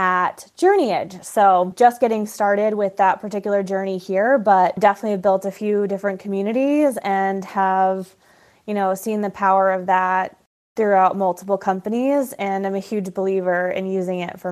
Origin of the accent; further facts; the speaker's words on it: Phoenix, Arizona, United States; I ran a chapter locally here in Phoenix. I'm from Phoenix, Arizona, for all of you on the call today.